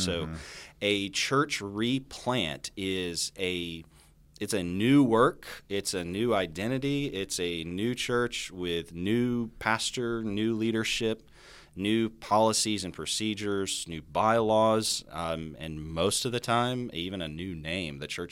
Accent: Chipley, Florida, United States; I know you always think I'm actually from Bonifay, but like it's Chipley.

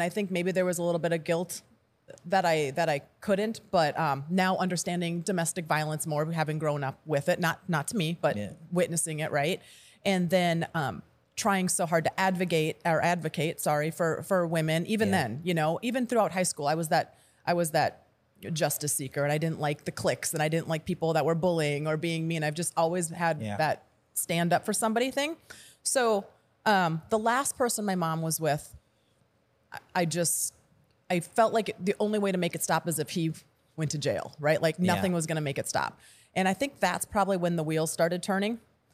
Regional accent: Minnesota, United States; So I grew up in Minnesota.

